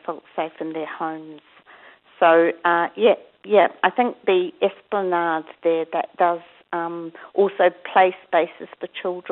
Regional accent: Palmerston North, Manawatū-Whanganui, New Zealand; Yes, I'm from Palmerston North.

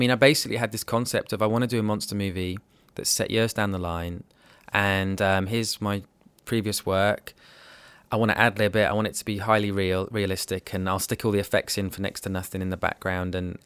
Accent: West Midlands, United Kingdom; I'm from Warwickshire.

